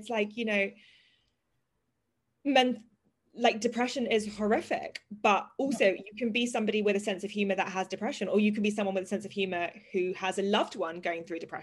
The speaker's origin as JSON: {"language": "English", "region": "London", "country": "United Kingdom", "tie": "born there", "said": "I was born in London, like I am British as much as I'm Indian."}